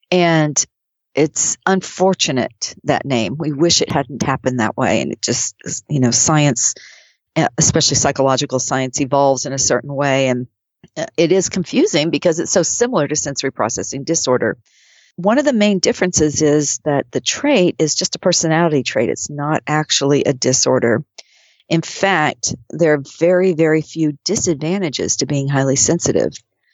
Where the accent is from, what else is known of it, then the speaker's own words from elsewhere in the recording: Oklahoma, United States; And I grew up in Oklahoma where there was a commercial with a Native American man